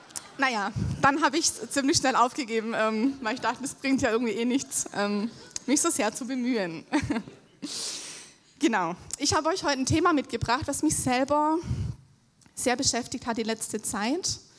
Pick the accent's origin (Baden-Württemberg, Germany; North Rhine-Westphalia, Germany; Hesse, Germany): Baden-Württemberg, Germany; ich bin Theologiestudentin und bin jetzt seit 5 Wochen in Hamburg. Ich komme aus dem Süden, aus der Nähe von Stuttgart und mir wurde auch schon sehr oft gesagt, dass das nicht zu überhören ist.